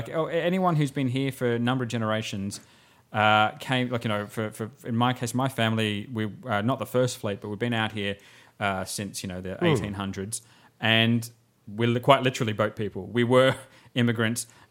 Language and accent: English; Australia; Well, we're being Australian.